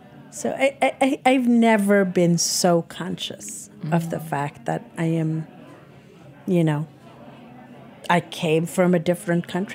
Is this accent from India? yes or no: yes; India; now in United States; think I'm always going to be Indian at heart. I mean, it depends on the day. But for the most part, I'm Indian, who is an American too.